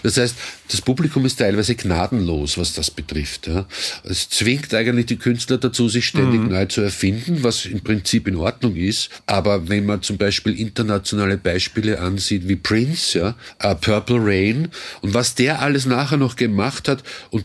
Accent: Austria; kurz nach … gab es bei uns in Österreich Wellerspray, da war der riesengroß plakatiert, überall.

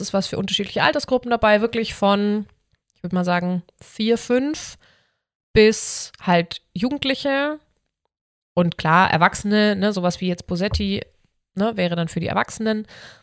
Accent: Bavaria, Germany; bei uns in Bayern

